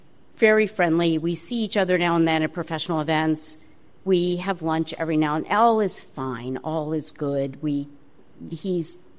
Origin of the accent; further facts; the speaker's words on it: Maryland, United States; I grew up in Harford County, as I mentioned, like the whole private school thing, alien to me.